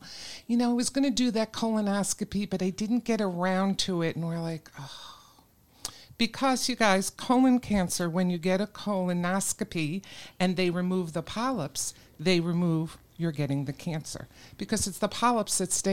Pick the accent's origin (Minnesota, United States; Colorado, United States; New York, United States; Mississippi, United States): New York, United States; And you know, I grew up in New York, so I'm really sorry about